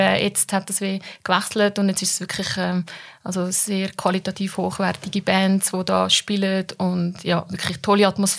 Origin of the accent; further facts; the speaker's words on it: Einsiedeln, Schwyz, Switzerland; Und zwar bin ich auch ein bisschen Lokalpatriotin. Also ich bin aufgewachsen in Einsiedeln und ich bin auch immer noch wohnhaft dort.